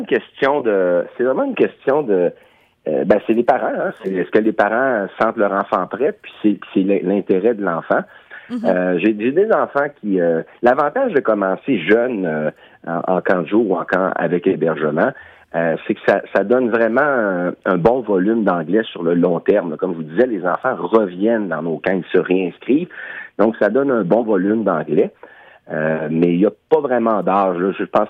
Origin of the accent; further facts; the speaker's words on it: Sydney, Nova Scotia, Canada; first language English; French is a second language; ça paraît peut-être pas dans mon accent, mais je viens de Sydney, en Nouvelle-Écosse, donc ma langue maternelle, c'est l'anglais